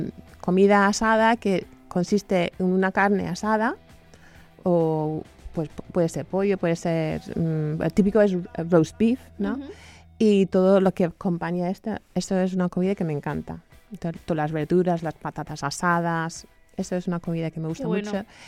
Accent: England, United Kingdom; Spanish is a second language; now in Spain; como inglesa que vive en España

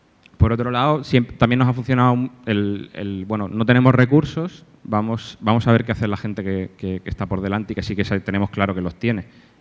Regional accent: Malaga, Andalusia, Spain; now in Alicante, Spain; yo soy de Málaga, pero vivo aquí en Alicante hace 5 años porque mi mujer es de aquí

